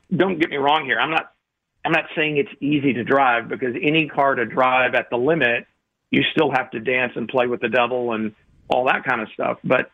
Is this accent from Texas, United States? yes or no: yes; Houston, Texas, United States; you know, I grew up in Houston, and I raced a little bit with Bo's dad, Joe.